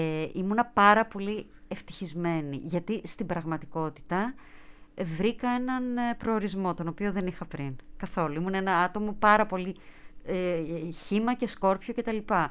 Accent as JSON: {"language": "Greek", "town": "Thessaloniki", "region": "Central Macedonia", "country": "Greece", "said": "είμαι από τη Θεσσαλονίκη και τέλος πάντων"}